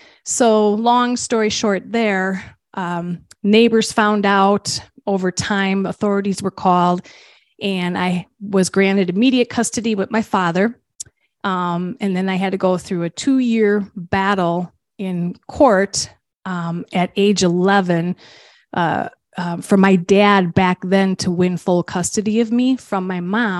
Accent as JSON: {"language": "English", "town": "Milwaukee", "region": "Wisconsin", "country": "United States", "tie": "born or raised there", "said": "When I was born and raised in Milwaukee, and my parents decided to move out to a rural town about 35 minutes south of Milwaukee."}